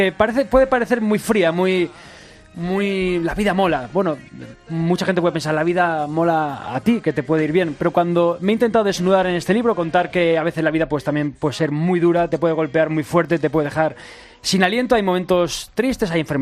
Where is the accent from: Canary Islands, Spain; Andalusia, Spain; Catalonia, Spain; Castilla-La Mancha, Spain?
Catalonia, Spain; Barcelona; now in Madrid, Spain; Y cuando me mudé a Madrid para trabajar, para hacer televisión, pues yo, que soy de Barcelona